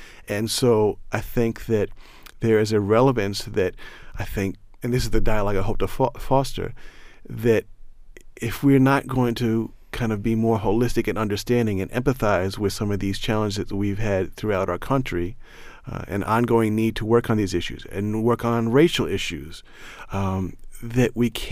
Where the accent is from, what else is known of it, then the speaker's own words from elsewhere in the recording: New Jersey, United States; now in Baltimore, United States; it reflects my growing up in New Jersey in the 1980s and how that part of me, that kind of playfulness, has now been part of my neighborhood here in Sandtown, Winchester, and Baltimore for over 20 years.